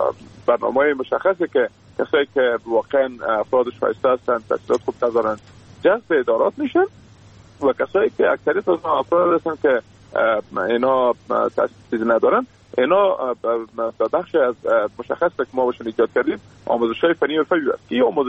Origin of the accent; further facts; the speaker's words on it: Afghanistan; ما شما افغان هستیم